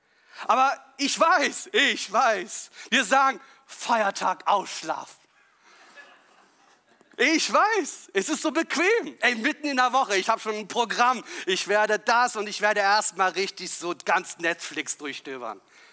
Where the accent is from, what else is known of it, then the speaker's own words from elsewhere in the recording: Italy; Das ist genau das Wort, was ich brauche als Italiener.